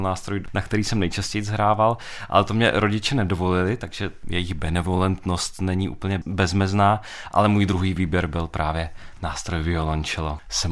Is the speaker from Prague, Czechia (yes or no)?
no; South Moravian Region, Czechia; protože pocházím z Jižní Moravy